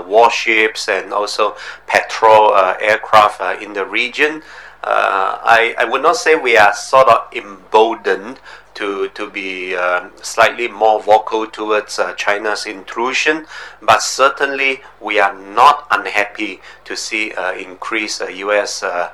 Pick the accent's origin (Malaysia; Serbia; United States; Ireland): Malaysia; Sabah; Kota Kinabalu is the capital of Sabah, Malaysia's easternmost state, and which happens to be my home state as well.